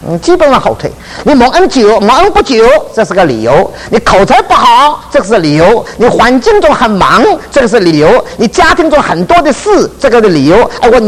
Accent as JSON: {"language": "Chinese", "country": "China", "said": "在我们中国人的里面的天性中间呢，不像西方的那一种的争取性的啊"}